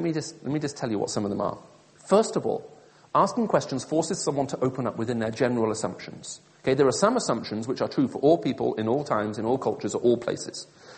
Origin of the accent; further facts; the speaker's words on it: Saudi Arabia; also born or lived in Middle East; because I grew up in Saudi Arabia, the English accent I heard was the one on the radio.